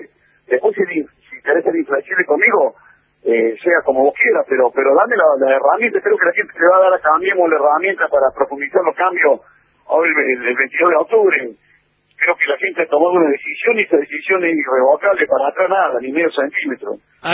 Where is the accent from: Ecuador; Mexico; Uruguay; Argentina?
Argentina; Viste cómo somos los argentinos